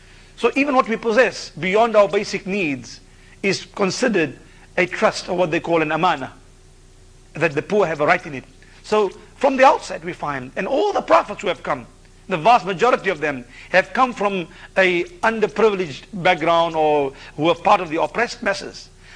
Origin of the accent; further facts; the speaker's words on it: South Africa; I'm from South Africa, as you know